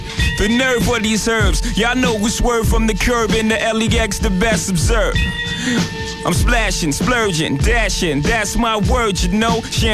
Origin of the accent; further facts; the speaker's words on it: Brooklyn, New York, United States; I'm originally from Brooklyn, you know?